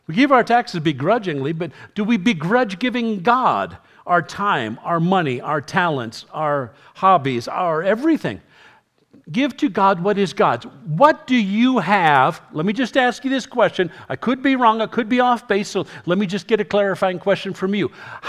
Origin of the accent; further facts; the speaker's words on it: New York City, New York, United States; born there; I was born in New York City, and people say, oh, that must have been really cool.